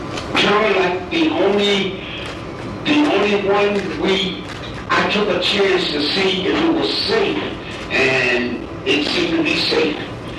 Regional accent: Eloy, Arizona, United States; I grew up in the country. I'm from Eloy, Arizona.

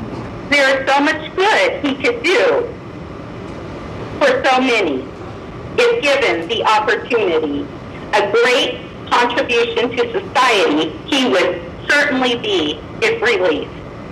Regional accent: Lake Havasu City, Arizona, United States; Joseph and I grew up in Lake Havasu City, where we boated and rode bikes.

